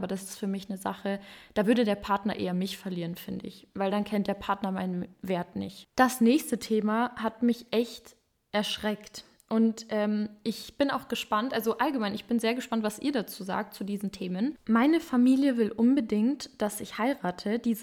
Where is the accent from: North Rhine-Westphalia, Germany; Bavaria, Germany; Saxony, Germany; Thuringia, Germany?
Bavaria, Germany; ich weiß, in manchen Bundesländern ist das scheinbar nicht so, aber bei uns in Bayern wird Chemie gesagt.